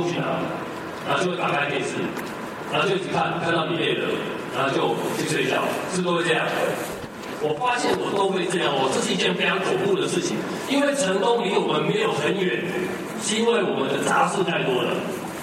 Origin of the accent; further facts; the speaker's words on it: Taiwan; 大家好，我来自台湾